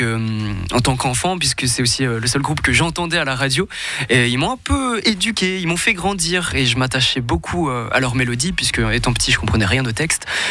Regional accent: Vietnam; moved away; je suis adopté, je viens du Vietnam, donc je ne connais pas mes origines, je ne sais pas de qui je viens.

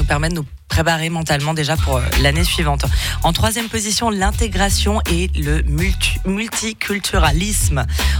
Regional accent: Biel, Bern, Switzerland; Moi qui étais, j'ai grandi à Bienne, oui franchement c'est pas simple.

